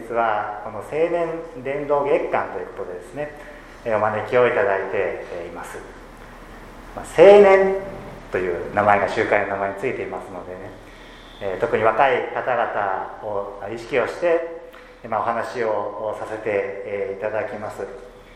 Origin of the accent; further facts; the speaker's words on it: Seki, Gifu, Japan; now in Hamamatsu, Japan; 浜松の地で牧師を今しておりますけれども、私の出身は隣の岐阜県関市ですし、